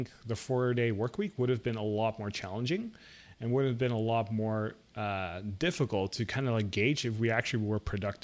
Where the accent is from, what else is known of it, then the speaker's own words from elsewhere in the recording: Netherlands; now in United States; my upbringing growing up in the Netherlands.